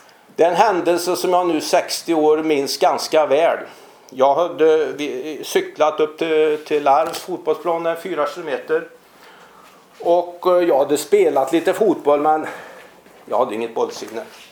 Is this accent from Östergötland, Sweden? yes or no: no; Falberg, Västra Götaland County, Sweden; Jag går tillbaka till 1951, då var jag 6 år gammal. Jag kommer ifrån Falberg, där ligger ju mellan Larv och Vedum.